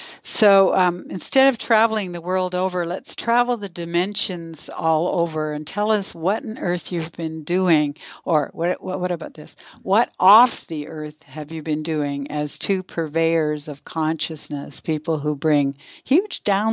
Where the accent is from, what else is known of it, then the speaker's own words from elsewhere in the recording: Canada; my home country of Canada